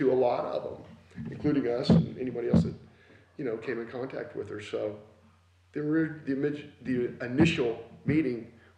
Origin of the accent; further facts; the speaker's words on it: Oklahoma, United States; like, we should know Karina because we're from Oklahoma and that's the way it is.